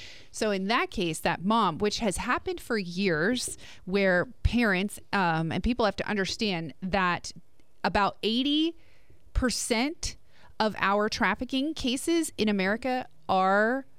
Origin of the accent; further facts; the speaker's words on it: New Jersey, United States; accent: Jersey; I noticed when I came back, I'm like, oh, my gosh, my Jersey draw accent got thicker